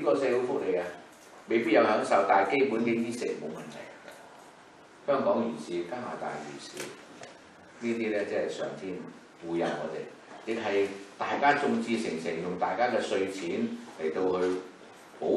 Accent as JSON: {"language": "Cantonese", "country": "China", "said": "因為我們中國人有些經常都說師傅當然收埋一些秘訣的了"}